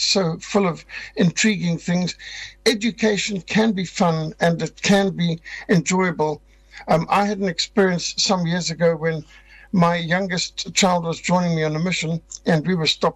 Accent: Zimbabwe; I was brought up in school in Rhodesia.

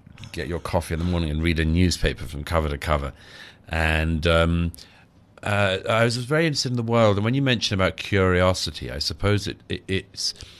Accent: United Kingdom; And I'm also British, so we're not very good at talking about ourselves.

